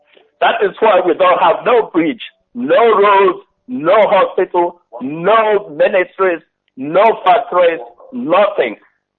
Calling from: London, United Kingdom; I'm calling from London here.

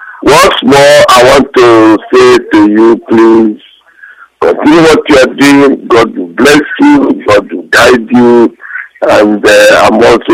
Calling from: London, United Kingdom; I'm calling from London.

